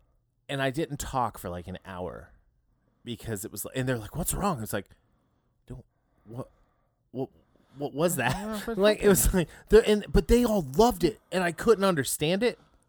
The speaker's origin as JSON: {"language": "English", "town": "Cincinnati", "region": "Ohio", "country": "United States", "tie": "born or raised there", "said": "but I was also kind of hyped because like growing up in Cincinnati, George Lucas followed the Bengals game plan for a season"}